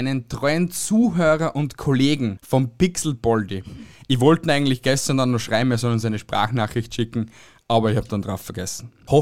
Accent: Austria; Und ich verstehe halt einfach bei uns in Österreich oder generell in europäischen Ländern nicht, wie weit wir das so bringen können.

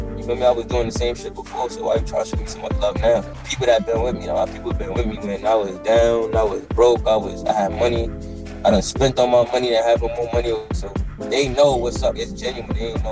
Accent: New York City, New York, United States; I'm from East New York, too, so we come out.

